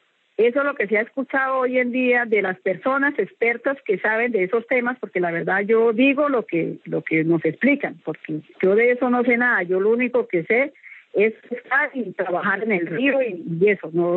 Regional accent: Santander, Colombia; nosotros somos personas nacidas y criadas en la región, que somos de ahí, de Santander. Somos pescadores, agricultores y mineros al mismo tiempo

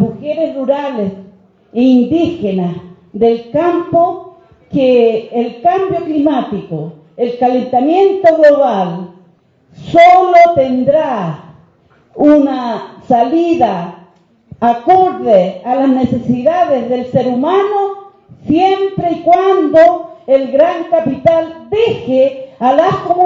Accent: Chile; Soy una dirigente campesina de mujeres rurales indígenas, vengo de Chile

